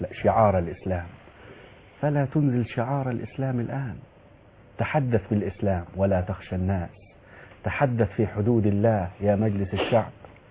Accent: Egypt; بلادنا مصر

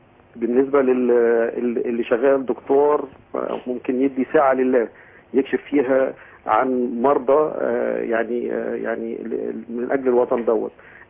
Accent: Egypt

